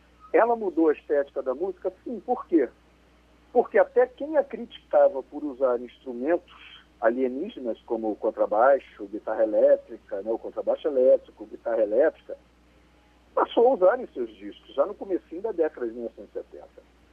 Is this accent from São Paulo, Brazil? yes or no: no; Rio de Janeiro, Brazil; eu como carioca, né, vou dizer que no Rio de Janeiro era uma verdade.